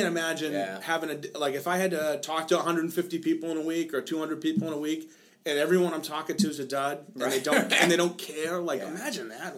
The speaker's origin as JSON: {"language": "English", "country": "United States", "said": "I'm an American. I love it just as much as anyone else."}